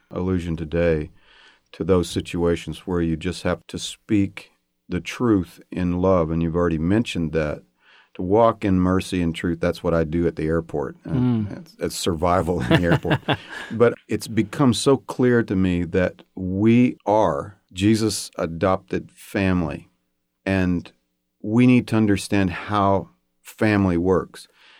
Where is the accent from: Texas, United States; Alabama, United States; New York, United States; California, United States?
Texas, United States; because I came from Texas originally.